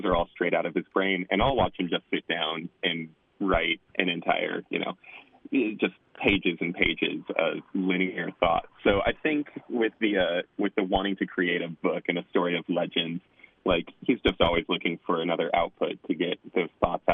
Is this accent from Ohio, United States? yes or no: no; Wasilla, Alaska, United States; also born or lived in Palmer; I grew up kind of at the base of Hatcher's Pass until I was seven, out there. It's technically Palmer, but, you know, kind of out in the sticks. And then from 7 to 18, I lived in Wasilla.